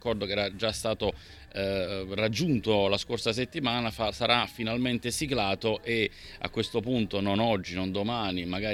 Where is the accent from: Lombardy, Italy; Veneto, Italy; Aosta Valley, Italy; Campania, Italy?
Campania, Italy; adesso da campano è grave che non lo sappia